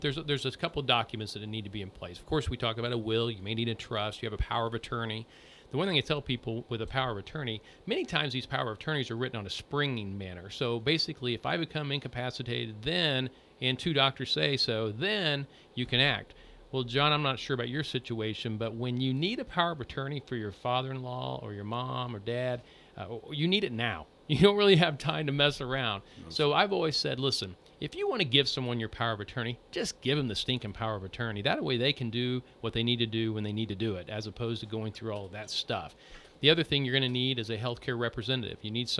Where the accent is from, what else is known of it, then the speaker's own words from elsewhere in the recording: Indiana, United States; In the southern Indiana, we're wishy-washy.